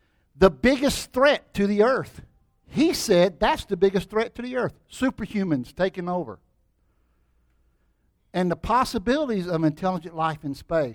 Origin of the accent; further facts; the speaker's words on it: Florence, South Carolina, United States; I'm from Florence, South Carolina.